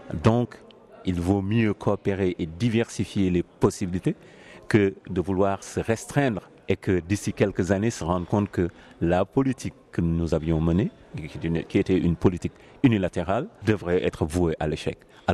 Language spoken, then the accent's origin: French; Senegal; je viens du Sénégal. Je suis un musulman